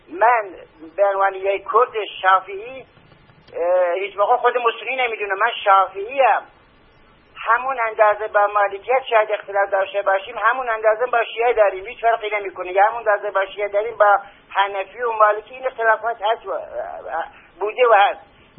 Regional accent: Iran; کرده الان 40-50 میلیون کرد هستش، ما اصالتا ایرانی هستیم، نژادن اصالتا خب اسلام هستیم، یه بخشمون شیعه بودی

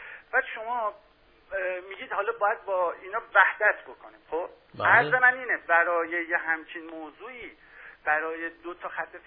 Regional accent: Iran; ما ایرانی هستیم، من هموطن ایرانی ما دوستان

